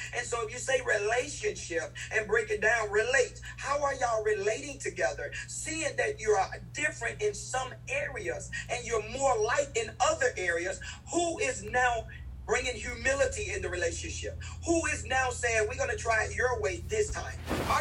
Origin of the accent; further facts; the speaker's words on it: Mississippi, United States; moved away; I stayed in the inner city when I came from Mississippi.